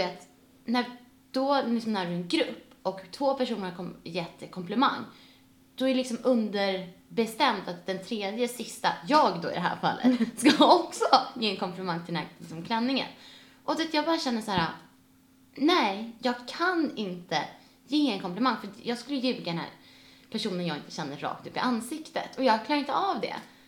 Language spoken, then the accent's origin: Swedish; Sweden; Och då som svensk, då vill man inte säga någonting.